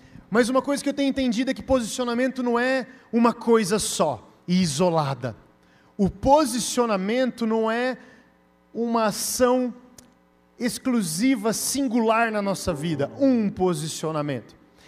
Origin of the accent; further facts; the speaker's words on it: Santa Bárbara d'Oeste, São Paulo, Brazil; Mas eu vou do lado, eu sou de Santa Bárbara do Oeste